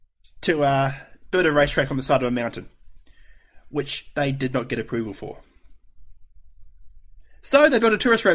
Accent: New Zealand; And even us as Kiwis, we get as much into it as any Australian does as well.

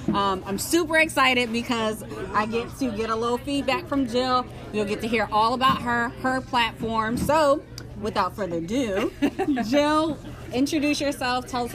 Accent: New Jersey, United States; Like she said, she's not from here. I'm from New Jersey, so I get it.

